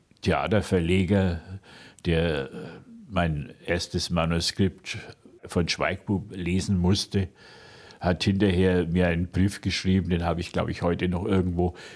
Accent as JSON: {"language": "German", "town": "Fürth", "region": "Bavaria", "country": "Germany", "tie": "born or raised there", "said": "Fort, wo ich aufgewachsen bin"}